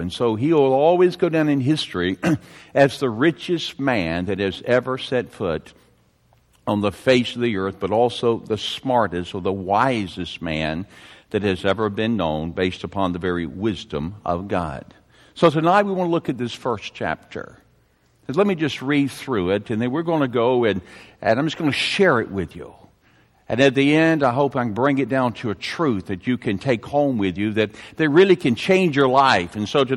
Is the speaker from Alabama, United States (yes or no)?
yes; Ozark, Alabama, United States; I never thought while I was growing up in Ozark that I would ever speak at First Baptist Church Enterprise, because people in Ozark really didn't come over here very often